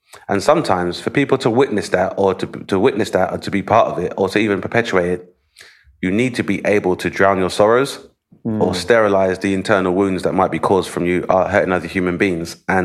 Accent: United Kingdom; because obviously being British and being somewhat repressed

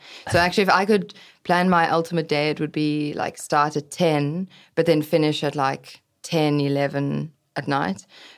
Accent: South Africa; So growing up in South Africa, there's a lot more space than in London and New York, I guess.

